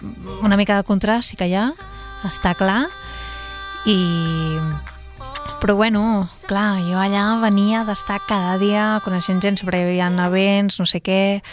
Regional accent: Sabadell, Catalonia, Spain; és un plaer estar aquí a Ràdio Sabadell, com sempre, la ràdio de la meva ciutat. Soc sabadellenca, orgull sabadellenc de ser d'aquí

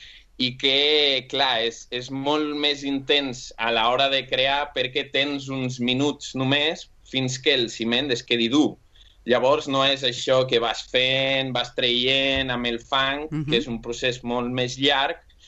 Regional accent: Portugal; Catalan is a second language; demano perdó pel meu català, que jo sóc portuguès i mai he tingut classes de català

